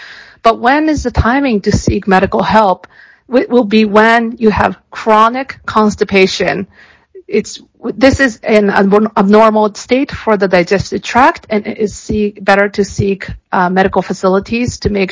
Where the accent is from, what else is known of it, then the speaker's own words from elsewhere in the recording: United States; accent: American; And I speak mainly English, as you can see from my American accent. I grew up in U.S., but I practiced mainly in Japan and U.S.